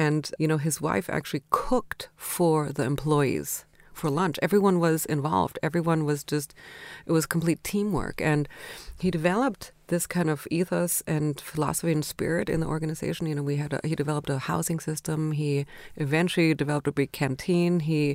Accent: Austria; growing up in Austria in the 70s, you know, Eastern Europe felt so close. Communism felt so close. I remember when Austria joined the EU, that was just so amazing. It was so enabling for Austria.

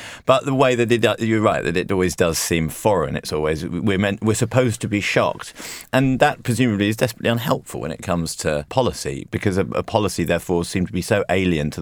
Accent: United Kingdom; we're British

